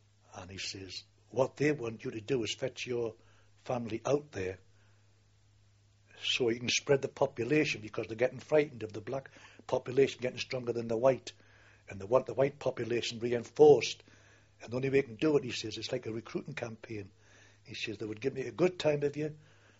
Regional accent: Glasgow, Scotland, United Kingdom; They shouted, "Glasgow tanner, Sab," because we come from Glasgow. They knew where we were going from.

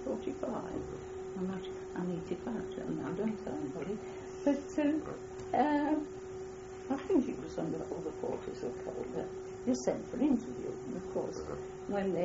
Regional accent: Bridlington, Yorkshire and the Humber, United Kingdom; born there; I was born in Brivington, East Yorkshire, and married very, very young.

